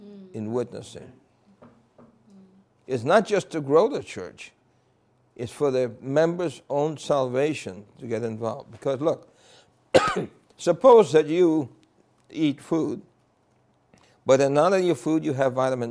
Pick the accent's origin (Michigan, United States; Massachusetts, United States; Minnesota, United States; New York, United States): New York, United States; New York City; I grew up in New York City. Uh-huh. And there was a little boy. I spoke some Spanish, you understand? Uh-huh. I came to New York City when I was 6 years old. Uh-huh. So basically, I grew up speaking English.